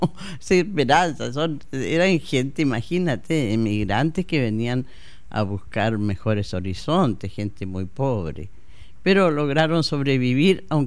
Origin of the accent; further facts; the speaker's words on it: Temuco, Araucanía, Chile; also born or lived in Concepción; now in Santiago, Chile; y yo nací en Concepción. Era la menor de 4 hermanos y estudié en el colegio en Temuco.